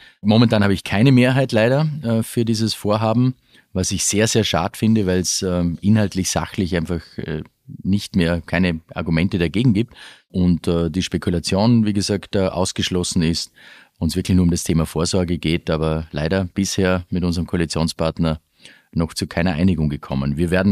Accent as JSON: {"language": "German", "region": "Vorarlberg", "country": "Austria", "said": "selbstverständlich als Westösterreicher, als Vorarlberger, ist Skifahren im Winter auch ganz oben."}